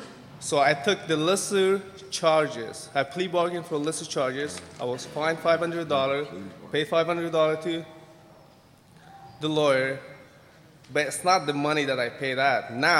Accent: Afghanistan; English is a second language; moved away as an adult; now in United States; I'm from Afghanistan. I came here 2 years ago as a political asylum.

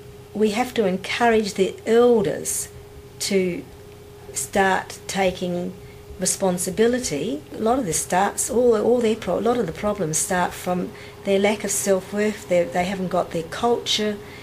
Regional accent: Nullarbor Plain, Australia; I come from Australia. I actually grew up on the edge of the Nullarbor Plain, on the edge of the desert, which is midway between Western Australia and South Australia.

